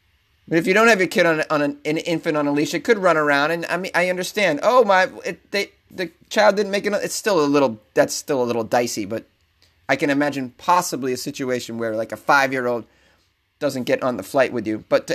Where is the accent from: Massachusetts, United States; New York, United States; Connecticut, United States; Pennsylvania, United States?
Massachusetts, United States; now in Los Angeles, United States; So there are more than 400 CVS pharmacies in Massachusetts. Yeah, which is my home state.